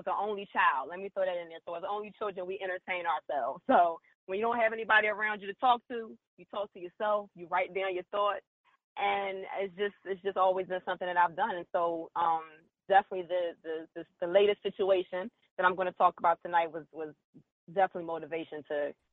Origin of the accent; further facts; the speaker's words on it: Philadelphia, Pennsylvania, United States; now in Washington, United States; As you mentioned, I'm originally from Philly. I live in D.C.